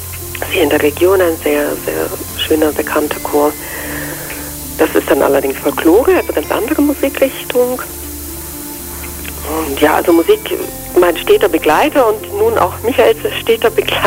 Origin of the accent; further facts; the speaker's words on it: Croatia; das ist halt auch sehr Kroatien verwandt, ich komme ja aus Kroatien und das fand ich dann sehr, sehr nett